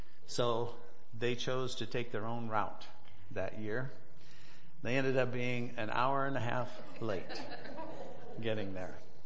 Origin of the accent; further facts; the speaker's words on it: Illinois City, Illinois, United States; I grew up in the Illinois City Methodist, but we raised our girls at the Reynolds Methodist Church.